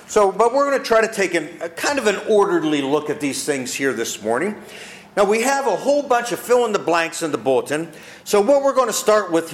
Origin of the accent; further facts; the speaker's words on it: Pittsburgh, Pennsylvania, United States; When I was growing up on Beachdale Street in the suburbs of Pittsburgh, Pennsylvania, in the … my parents had expectations of the five of us … children.